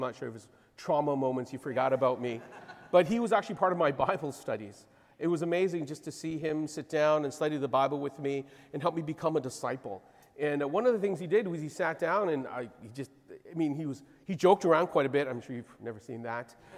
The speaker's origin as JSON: {"language": "English", "town": "Winnipeg", "region": "Manitoba", "country": "Canada", "said": "I am from Winnipeg, Canada. A lot of you know where that is."}